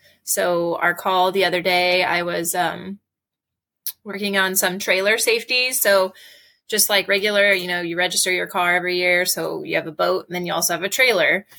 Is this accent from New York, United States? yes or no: no; California, United States; moved away as an adult; now in Hawaii, United States; I moved here to Hawaii when I was 18 from California